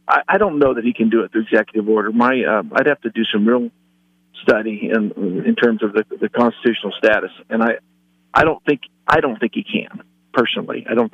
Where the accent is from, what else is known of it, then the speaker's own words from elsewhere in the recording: California, United States; moved away; You know, I'm from California, but I left California to get away from that socialist state